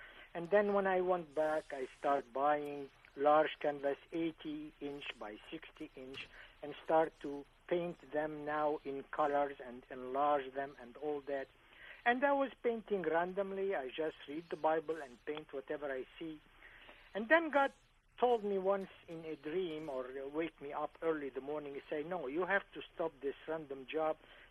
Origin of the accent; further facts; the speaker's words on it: France; English is a second language; now in Harbor Springs, United States; Yeah, I moved from France to Harbor Springs in 1980, 81, I would say, to be correct.